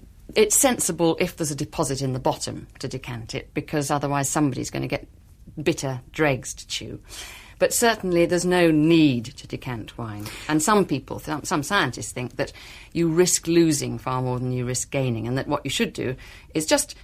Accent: North West England, United Kingdom; when I was brought up in Cumberland, the word wine, every time it was said as though it had quotation marks around it

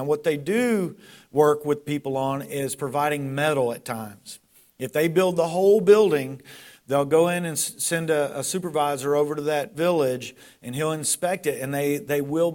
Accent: United States; I'm an American, but I'd rather not do that.

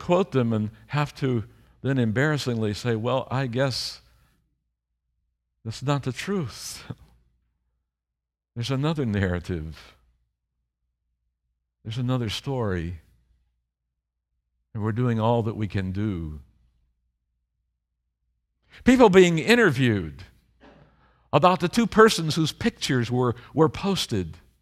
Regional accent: Texas, United States; And being a Texan, I can hardly believe that they allowed a little city, a little town, to grow up around essentially a bomb factory.

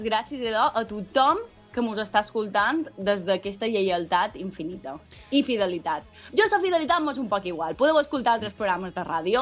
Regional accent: Sóller, Balearic Islands, Spain; li vaig dir que jo també ho era, d'on ets, tal, de Soia, no, jo també sóc de Soia

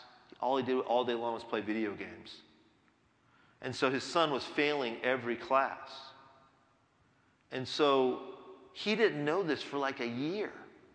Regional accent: India; for example, I'm Indian, the Indian community, it's not a problem. You know, our marriages are good in the Indian community.

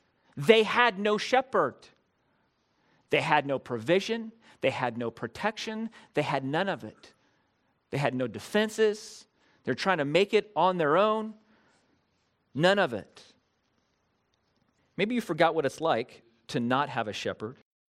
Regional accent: San Bernardino, California, United States; You know that I grew up in San Bernardino. Our house was built on Little Mountain.

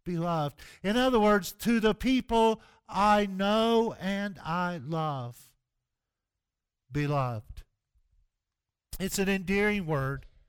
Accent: Southeast, United States; But I was raised in the Baptist church in the Southeast, took to church every Sunday

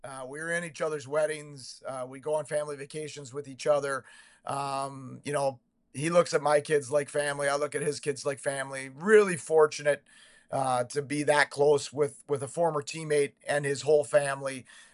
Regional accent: Minnesota, United States; Yeah, I mean, first of all, I loved my time growing up in Minnesota.

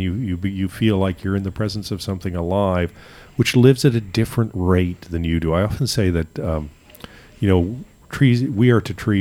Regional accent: California, United States; So, you know, I come from California where they were all evergreen, so I like myrcinifolia.

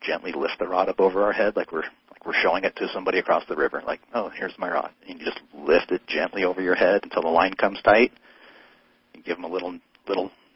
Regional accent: Portland, Oregon, United States; Shout out to Rip City, my hometown.

